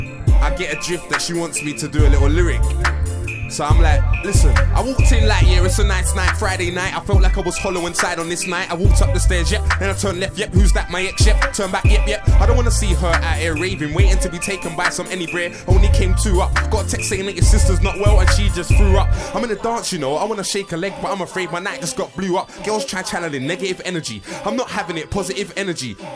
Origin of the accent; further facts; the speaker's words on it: London, United Kingdom; even though I'm from London, like, man can still relate to what's going on over here, innit?